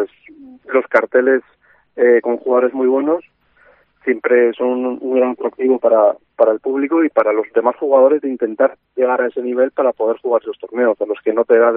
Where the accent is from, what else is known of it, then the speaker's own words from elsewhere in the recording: Asturias, Spain; Al principio solo se jugaba en Asturias, que es de donde soy